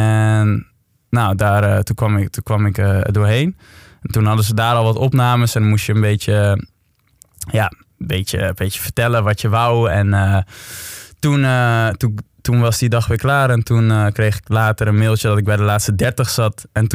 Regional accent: Friesland, Netherlands; Ik kwam van Friesland, weet je wel.

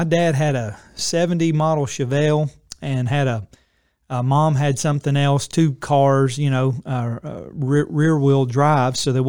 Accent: Beckley, West Virginia, United States; so I was born in Beckley, West Virginia. My dad was, that's where I'm from, born there.

